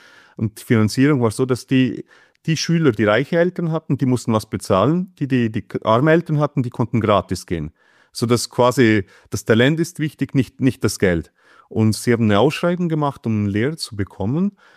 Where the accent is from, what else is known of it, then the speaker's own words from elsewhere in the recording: Switzerland; ich habe in der Schweiz studiert, ich bin Schweizer, ich habe in der Schweiz gelebt, auch Musikschulen erlebt.